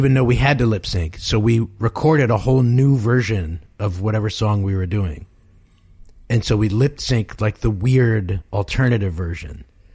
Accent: New York, United States; We're from New York. We grew up when it grew up.

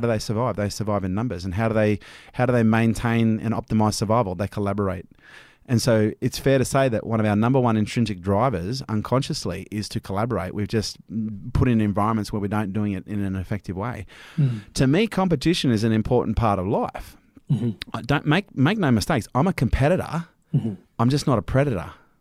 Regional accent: Australia; People say, oh, you're the Australian version of Gary Vee. No, I'm not. I'm the Australian version

